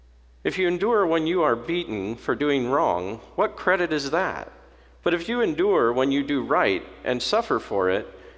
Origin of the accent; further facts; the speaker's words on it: United States; Now, as an American, that appealed to me immediately.